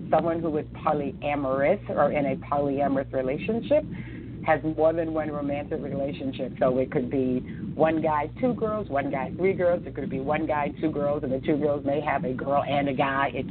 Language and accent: English; Boston, Massachusetts, United States; also born or lived in Los Angeles; now in Hollywood, United States; No, I'm from Boston originally. This is my fifth state that I'm living in.